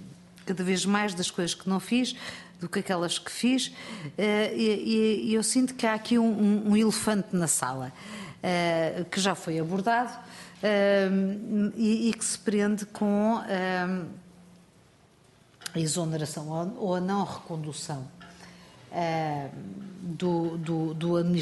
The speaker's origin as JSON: {"language": "Portuguese", "country": "Portugal", "said": "como portuguesa e como espectadora"}